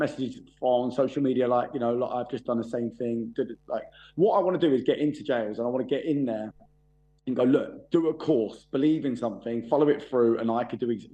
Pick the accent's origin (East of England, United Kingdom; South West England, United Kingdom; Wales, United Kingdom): East of England, United Kingdom; I'm from Essex, like near Laugham.